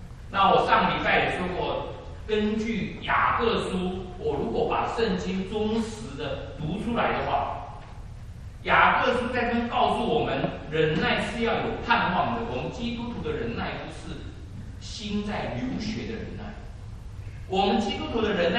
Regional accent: China; 事实上我们中国人有一个很错误的观念

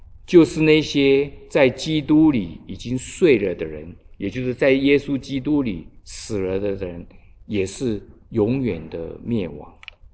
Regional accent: China; 我们中国人的观念啊，吃吃喝喝。

